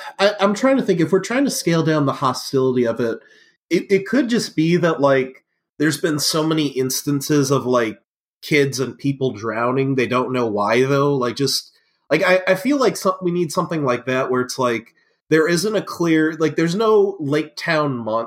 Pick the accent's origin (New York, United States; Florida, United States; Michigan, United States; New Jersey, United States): Michigan, United States; because, like, I'm from Michigan